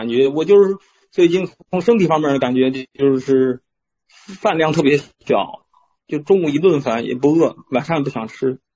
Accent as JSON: {"language": "Chinese", "town": "Shijiazhuang", "region": "Hebei", "country": "China", "said": "石家庄的"}